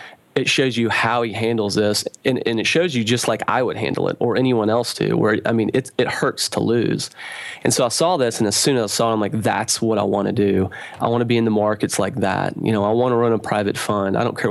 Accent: Knoxville, Tennessee, United States; I'm from Knoxville, Tennessee. You know, there aren't hedge fund managers running around in Knoxville, Tennessee.

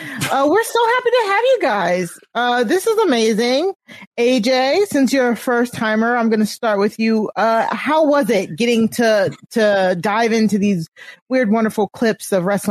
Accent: Maryland, United States; I'm from Maryland and I didn't know half that stuff.

